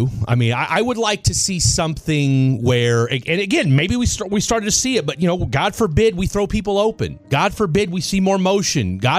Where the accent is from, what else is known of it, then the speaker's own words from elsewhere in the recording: Midwest, United States; Look, I grew up in the Midwest. I'm not a big seafood guy.